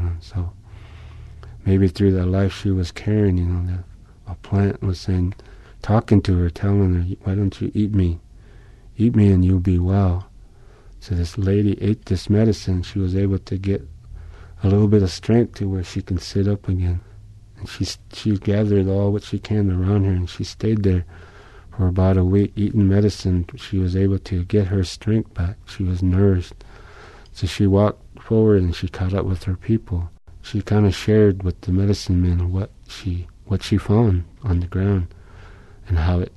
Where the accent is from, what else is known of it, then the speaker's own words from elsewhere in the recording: Yankton, South Dakota, United States; born there; I was born in 1963 on the Yankton, South Dakota.